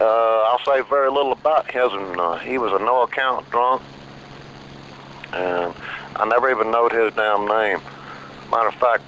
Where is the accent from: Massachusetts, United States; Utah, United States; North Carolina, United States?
North Carolina, United States; born there; I mean, I just say I was born in North Carolina, somewhere between the mountains and the ocean.